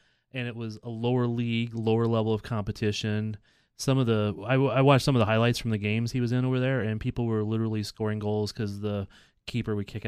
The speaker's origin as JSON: {"language": "English", "region": "Missouri", "country": "United States", "said": "So if I'm like total, you know, Missourian hick, I'm like Qatar."}